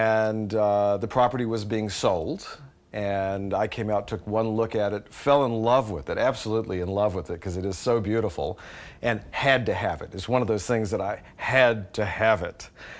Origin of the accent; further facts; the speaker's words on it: Memphis, Tennessee, United States; moved away as an adult; now in Sonoma County, United States; my wife and I moved from Memphis, where we were from a farming family in Tennessee, and we moved in 1985 and immediately started looking for a place to buy out here.